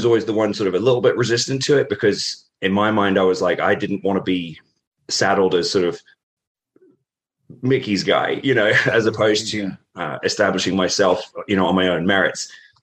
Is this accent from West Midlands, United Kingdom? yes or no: no; East of England, United Kingdom; I grew up in Norfolk, on the East Anglia in England. So if you look at a map of England, there's a little round bit on the East Coast that kind of juts out. That's where I was born and raised.